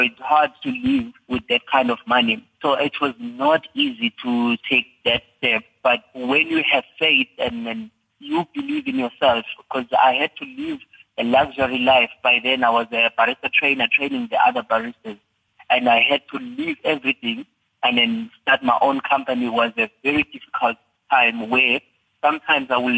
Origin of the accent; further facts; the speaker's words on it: Inkandla, KwaZulu-Natal, South Africa; born there; I was born in Inkandla.